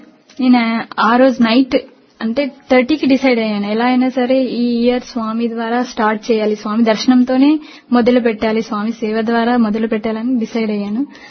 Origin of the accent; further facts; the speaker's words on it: Gadwal, Telangana, India; మాది మహబూబ్నగర్ డిస్టిక్, అక్కడ గద్వాల్ అనే టౌన్.